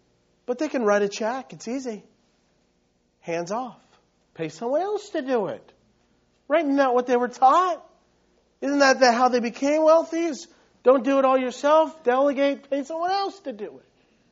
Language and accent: English; United States; My heart is haughty. I'm an American.